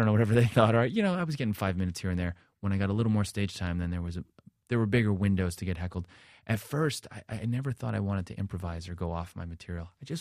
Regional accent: New Jersey, United States; Just coming from the Jersey Shore, I grew up in New Jersey.

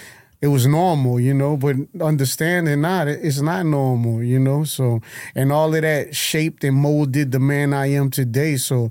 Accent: New Orleans, Louisiana, United States; West Bank, New Orleans.

